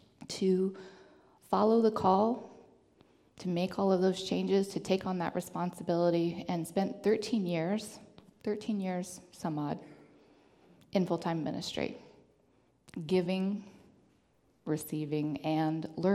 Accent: Louisville, Kentucky, United States; Y'all, I'm from Louisville. There's a whole lot more chance for anonymity in Louisville

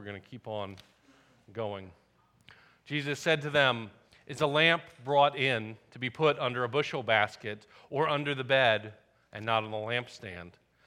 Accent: Southeast, United States; Growing up in the Southeast, we went to the beach every summer

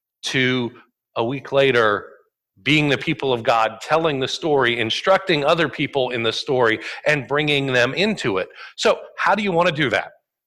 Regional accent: Southeast, United States; Growing up in the Southeast, you learn a lot of church jokes about the best way for churches to do mission.

